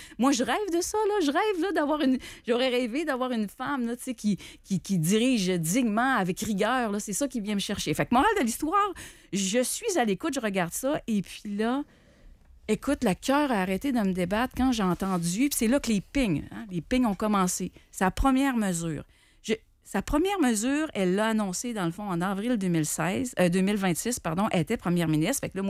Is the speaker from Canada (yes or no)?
yes; Charlesbourg, Quebec, Canada; Je viens de Charlebourg. Okay. J'ai été élevée dans un fond du sol.